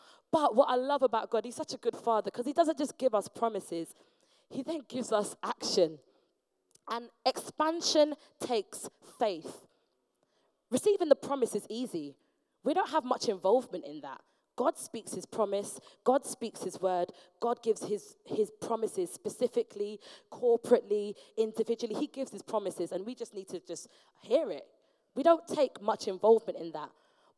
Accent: Hackney, London, United Kingdom; One-bedroom bungalow, similar to what I grew up in Hackney. It was like two-bedroom bungalow.

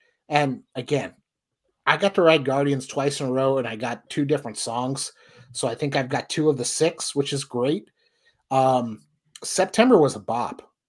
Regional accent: Florida, United States; I grew up in Florida.

